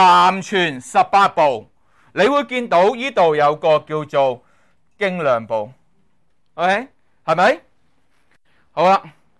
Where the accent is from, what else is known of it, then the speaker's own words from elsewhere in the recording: Hong Kong; 我哋香港人好叻嘅嘛